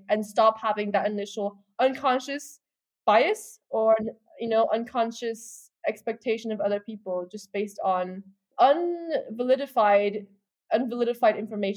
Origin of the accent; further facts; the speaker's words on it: Hungary; I was a third culture kid in that sense because I grew up in Hungary and not in China, which was where my parents grew up in.